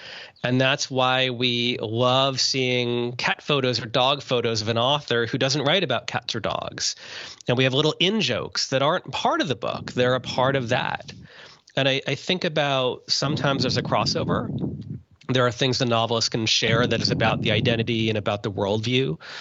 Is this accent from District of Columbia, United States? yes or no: no; New Jersey, United States; partly because I'm from New Jersey